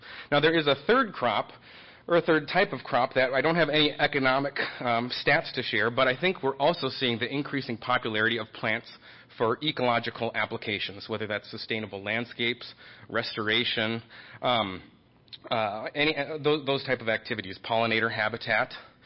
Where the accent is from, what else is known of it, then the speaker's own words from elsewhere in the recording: Minnesota, United States; So first, I'm going to start out with a little bit about myself. I'm from Minnesota. I love it.